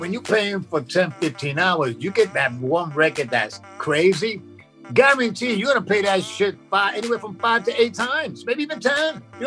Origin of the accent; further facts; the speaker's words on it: Brooklyn, New York, United States; My parents immigrated from Puerto Rico when they were young. My mother had me when she was 17, which was 1962. And my parents, of course, they were into Latin music. Mm-hmm. And we lived in Brooklyn, in a ghetto in Brooklyn.